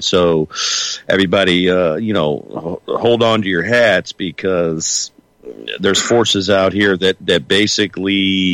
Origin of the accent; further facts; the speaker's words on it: Missouri, United States; Let's bring on Jim in my home state here of Missouri.